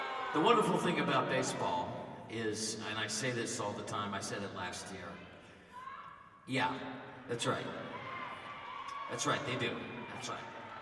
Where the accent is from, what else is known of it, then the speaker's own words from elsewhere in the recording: New York, United States; also born or lived in Connecticut; I grew up in New York, as a lot of you know. I lived in Connecticut at one point.